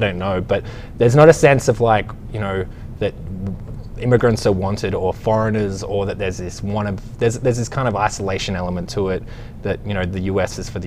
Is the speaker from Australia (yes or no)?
yes; Australia; now in United States; And like I said, as an Australian, you know, they're leading a lot of things